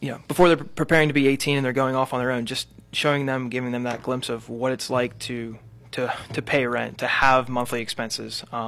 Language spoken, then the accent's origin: English; Pennsylvania, United States; then came up here to my hometown of Butler County